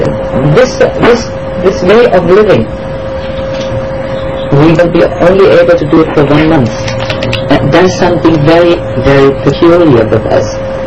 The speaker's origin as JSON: {"language": "English", "country": "Germany", "said": "then we come from Germany, we are very disciplined people"}